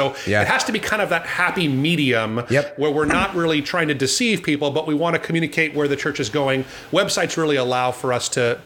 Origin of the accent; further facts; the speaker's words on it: Hawaii, United States; So I'm from Hawaii, is where I'm coming from here. I was born and raised here. I've done ministry on the mainland, but I live here again now in Hawaii.